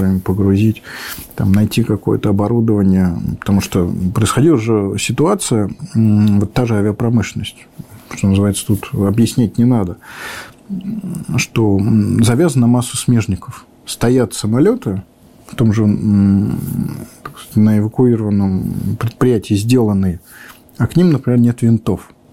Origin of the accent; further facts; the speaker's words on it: Tashkent, Uzbekistan; то же самое с 84-м заводом в моем родном городе Ташкенте